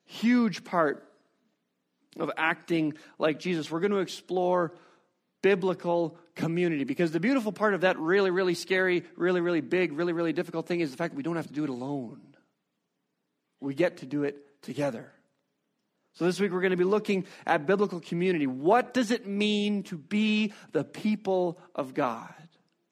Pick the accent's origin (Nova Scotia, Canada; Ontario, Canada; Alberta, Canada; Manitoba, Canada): Alberta, Canada; Hilda; I grew up in Hilda, Alberta. It's a tiny little farming community just north of Medicine Hat.